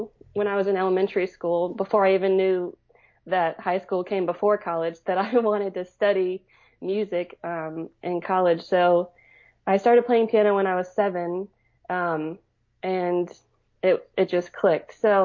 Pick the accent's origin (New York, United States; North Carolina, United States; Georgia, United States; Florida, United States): North Carolina, United States; I grew up in North Carolina, and there was mostly music education schools around me, so that's why I went to Virginia Tech.